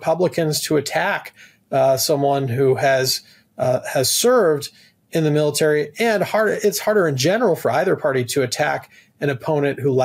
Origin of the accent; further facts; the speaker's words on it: New Jersey, United States; It's actually my home district